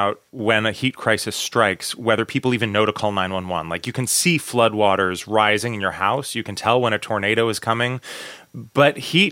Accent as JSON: {"language": "English", "town": "Portland", "country": "United States", "tie": "born or raised there", "said": "when I grew up in Portland, summers were temperate and only about a third of homes in the city have air conditioning."}